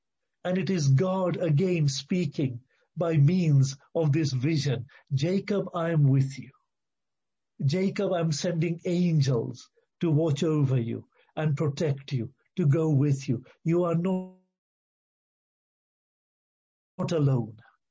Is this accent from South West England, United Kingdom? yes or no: yes; Clevedon, South West England, United Kingdom; I was born in Clevedon. All my family are in Clevedon. They're all Christians.